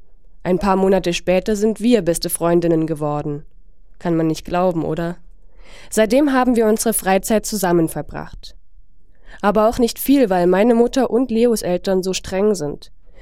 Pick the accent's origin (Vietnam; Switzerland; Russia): Vietnam; now in Germany; Und zwar in Vietnam, meiner Heimat.